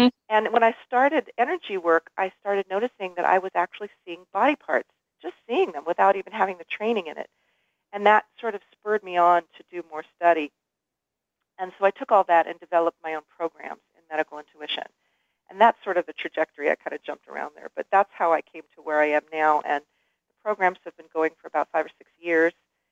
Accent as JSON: {"language": "English", "region": "California", "country": "United States", "tie": "born or raised there", "said": "I mean, luckily, I grew up in California"}